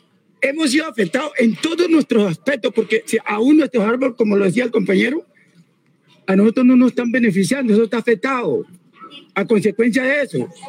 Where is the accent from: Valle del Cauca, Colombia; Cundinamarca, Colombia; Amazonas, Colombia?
Valle del Cauca, Colombia; Poteo; Soy afectado del río porque allá estaba y allá tengo cosas, pero soy del corregimiento de Poteo.